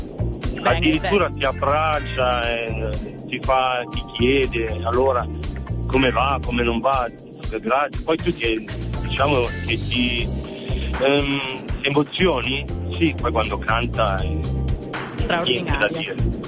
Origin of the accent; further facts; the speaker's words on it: Legnano, Lombardy, Italy; Sono di Legnano, però